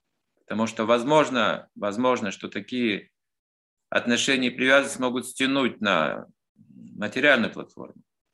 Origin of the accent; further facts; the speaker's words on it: Russia; Когда меня спрашивают, откуда, я говорю, я из России.